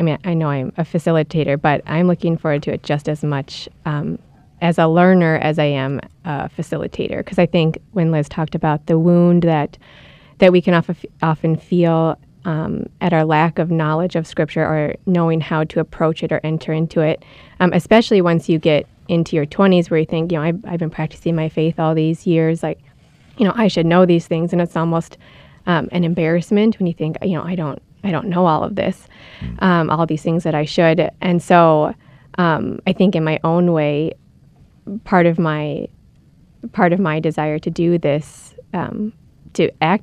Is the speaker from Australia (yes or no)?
no; Minnesota, United States; now in Ave Maria, United States; I am native to Minnesota, actually this side of town.